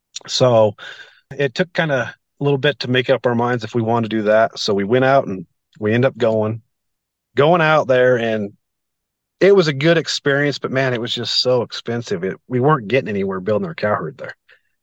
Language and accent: English; Ruby Valley, Nevada, United States; I'm from Ruby Valley, Nevada.